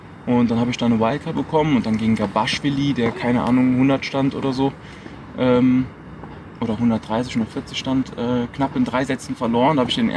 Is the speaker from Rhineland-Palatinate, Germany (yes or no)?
no; Merzig, Saarland, Germany; born there; Genau, ich bin in Deutschland geboren, im Saarland, in Merzig, aber meine Eltern sind beide im Libanon geboren.